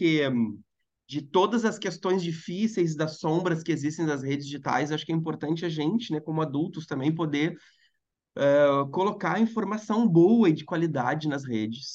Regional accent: Porto Alegre, Rio Grande do Sul, Brazil; born there; moro há 22 anos no Rio de Janeiro. Então, até assim, eu fiz a minha graduação da Faculdade de Medicina lá em Porto Alegre, que foi onde eu nasci, lá no sul do Brasil

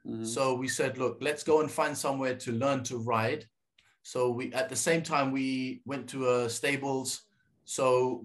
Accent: England, United Kingdom; born there; England. My parents actually, my father's from North Africa, Libya. And my mother from South Africa, but born in London, raised in London, born into a Muslim family.

